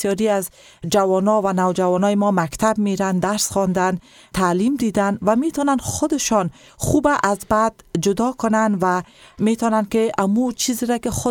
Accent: Afghanistan; ما تمام ما افغان هستیم و در افغانستان زندگی میکنیم.

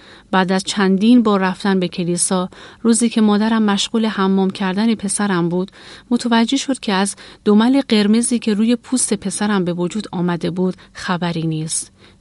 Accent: northern Iran, Iran; born there; در سال 1345 در شمال ایران به دنیا آمدم.

